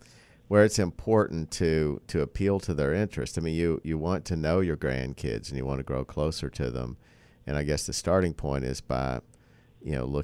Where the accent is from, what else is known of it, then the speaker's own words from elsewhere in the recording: Appalachia, United States; Whereas I grew up in Appalachia, and in Appalachia, you know, it's almost ancestor worship